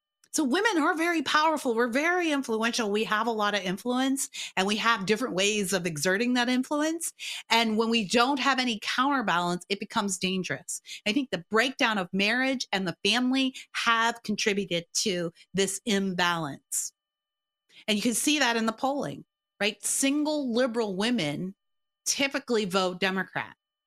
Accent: Canada; now in United States; I'm Canadian by birth. I was raised in Canada, although I have one American parent, and that's how I got here. And I've been an American since 18.

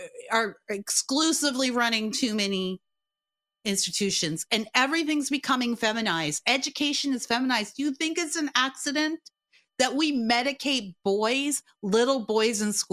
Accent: Canada; now in United States; I'm Canadian by birth. I was raised in Canada, although I have one American parent, and that's how I got here. And I've been an American since 18.

